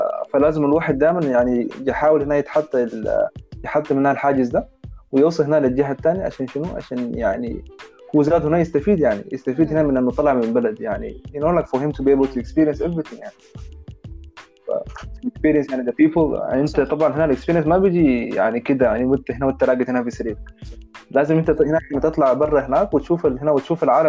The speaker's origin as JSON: {"language": "Arabic", "country": "Sudan", "tie": "born there", "moved": "yes", "said": "انا كزول، … طبعا يعني مولود في السودان بس عايش هنا فترة طويلة جدا، يعني ما يقارب 21-22 سنة انا حياتي كلها هنا"}